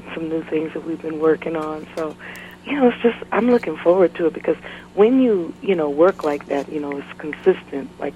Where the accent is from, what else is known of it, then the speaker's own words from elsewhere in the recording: Denver, Colorado, United States; In Denver, Colorado.